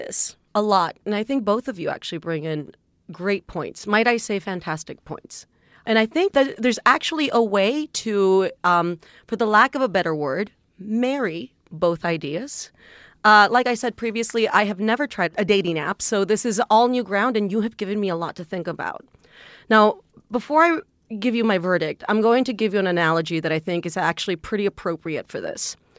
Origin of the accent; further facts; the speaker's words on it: Texas, United States; I'm from Texas. I'm from South Texas. I'm from a little town that is actually dominated by the Catholic Church.